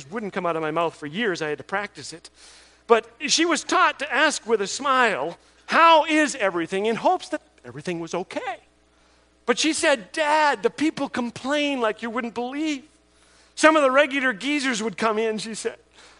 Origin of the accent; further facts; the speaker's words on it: Canada; Causes you to doubt God's goodness sometimes as a Canadian.